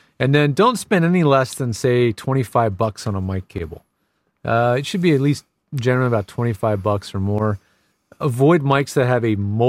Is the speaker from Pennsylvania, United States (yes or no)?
yes; Philadelphia, Pennsylvania, United States; My hometown.